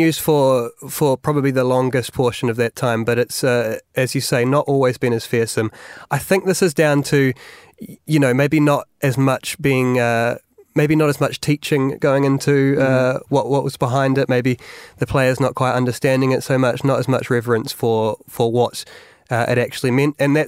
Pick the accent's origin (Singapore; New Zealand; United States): New Zealand; which it's embarrassing as a New Zealander to watch.